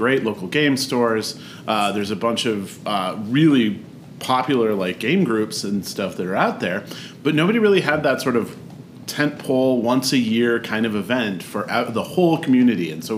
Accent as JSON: {"language": "English", "region": "Minnesota", "country": "United States", "tie": "born or raised there", "lives_now": "Albuquerque, United States", "said": "Yeah, so I grew up in Minnesota."}